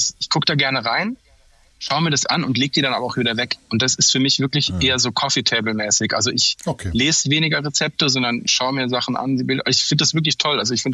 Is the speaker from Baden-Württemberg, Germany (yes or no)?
yes; Baden-Württemberg, Germany; Ich bin im Schwarzwald aufgewachsen